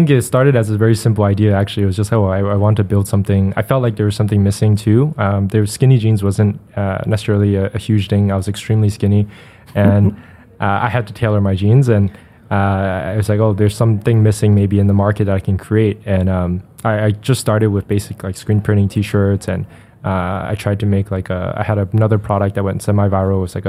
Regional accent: New York City, New York, United States; born there; So I was born in Chinatown, Lower East Side.

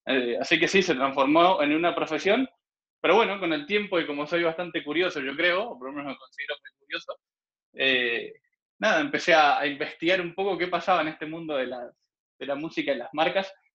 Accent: Argentina; en realidad vengo de Argentina, soy argentino.

